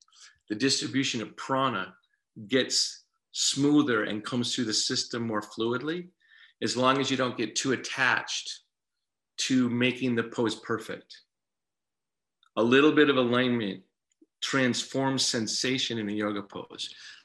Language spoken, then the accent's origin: English; Minneapolis, Minnesota, United States; By the way, I'm from Minneapolis, Minnesota in the United States.